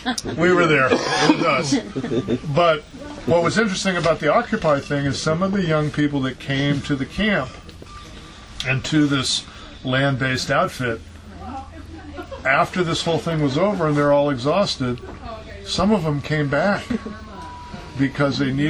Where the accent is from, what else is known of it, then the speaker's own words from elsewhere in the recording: California, United States; because I grew up in the Bay Area in the 1960s, and thank God for Alcatraz, by the way.